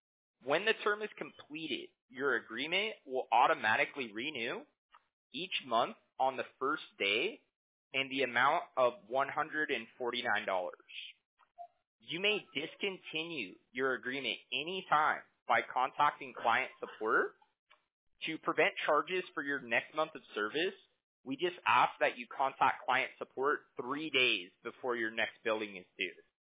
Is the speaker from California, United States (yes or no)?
yes; Huntington Beach, California, United States; I'm from Huntington Beach out here in Orange County, and it's an amazing little town.